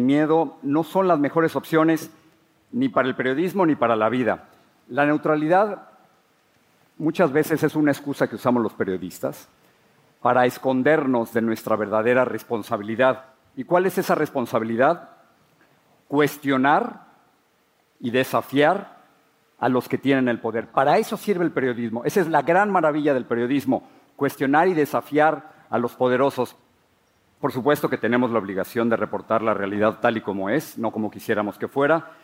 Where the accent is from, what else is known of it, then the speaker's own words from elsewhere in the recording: Mexico City, Mexico; Crecí en la Ciudad de México, soy el mayor de 5 hermanos